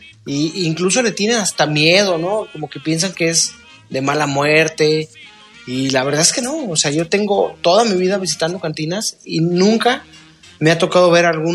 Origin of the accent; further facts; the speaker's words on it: Jalisco, Mexico; Digo, yo soy de Santa Tere, pero aquí junto a la central caminera